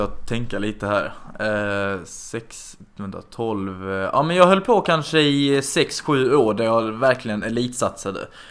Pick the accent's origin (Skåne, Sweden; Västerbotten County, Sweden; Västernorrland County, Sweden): Skåne, Sweden; Helsingborg; accent: Skåne; also born or lived in Stockholm; Och jag är född i Stockholm. Och jag är uppvuxen där de första 10 åren. Och sen så flyttade vi till Helsingborg. Så min ungdomsuppväxt har varit i Helsingborg och det är där jag kommer från liksom.